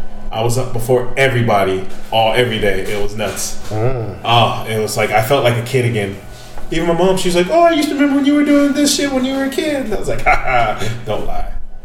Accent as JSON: {"language": "English", "town": "Atwater", "region": "California", "country": "United States", "tie": "born or raised there", "also_born_or_lived": "Glendale", "said": "So, actually, I was born in Glendale. I don't know why I said... So, yeah. Born in L.A., but I lived in Atwater."}